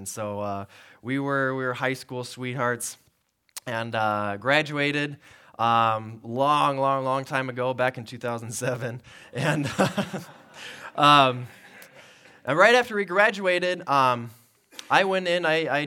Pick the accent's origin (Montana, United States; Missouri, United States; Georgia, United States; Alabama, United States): Montana, United States; Lolo; I grew up in Lolo, and I loved it. As a teenager, I always wanted I want to go somewhere where like music's louder or something like that.